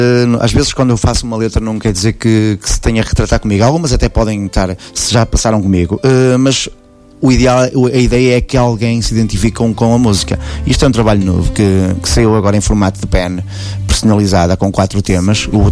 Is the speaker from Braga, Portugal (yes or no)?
yes; Vila Nova de Famalicão, Braga, Portugal; also born or lived in Porto; depois fui com já pequeno para Famalicão e estudei lá e criei a minha juventude lá e os meus amigos